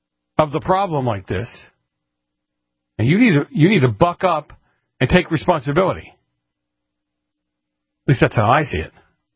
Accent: Massachusetts, United States; This is from my home state of Massachusetts

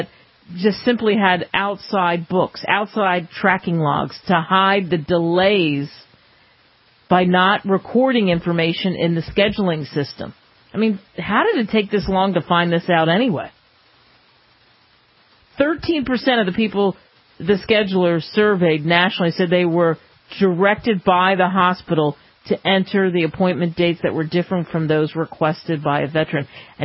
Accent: New Jersey, United States; I would walk naked to my hometown in New Jersey.

